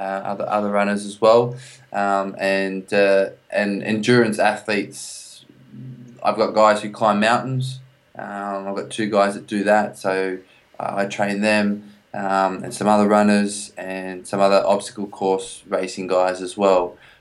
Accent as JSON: {"language": "English", "country": "Australia", "lives_now": "London, United Kingdom", "said": "I am Australian."}